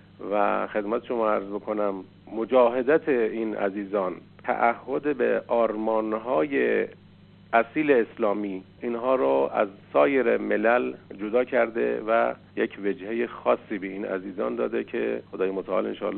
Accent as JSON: {"language": "Persian", "country": "Iran", "said": "ما هم به عنوان یک ایرانی از این غیرت، از این حمیت، از این شجاعت"}